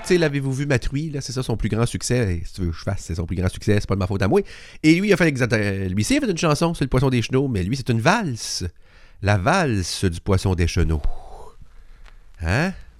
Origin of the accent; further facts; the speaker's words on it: Quebec, Canada; on va y aller avec pas mal mon coin de pays. C'est la pêche aux petits poissons des chenaux par un chez nous.